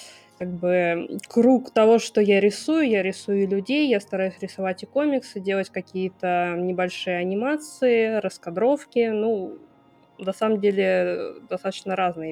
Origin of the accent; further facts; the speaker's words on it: Moscow, Russia; Я художник из Москвы, как ни странно.